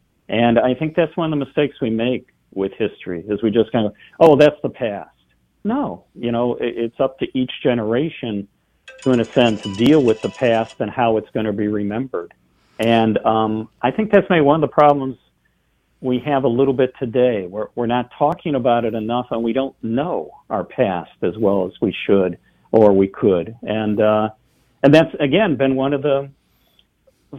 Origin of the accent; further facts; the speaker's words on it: Philadelphia, Pennsylvania, United States; born there; well, I was born in Philadelphia, but I was barely there. My dad was in the Navy.